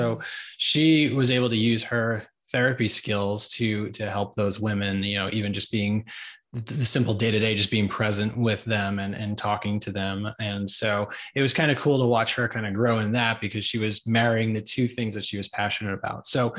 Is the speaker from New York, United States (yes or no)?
yes; New York, United States; now in Atlanta, United States; She's from Tampa originally. I was from New York. We chose Atlanta.